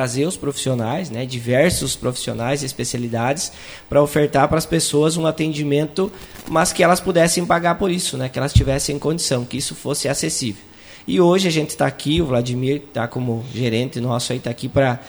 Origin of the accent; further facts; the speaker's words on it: Iraí, Rio Grande do Sul, Brazil; now in Ametista do Sul, Brazil; Criado no interior de Iraí, aqui lá nas Duas Pontes. E hoje eu moro em Ametista, já fazem 15 anos que eu moro em Ametista.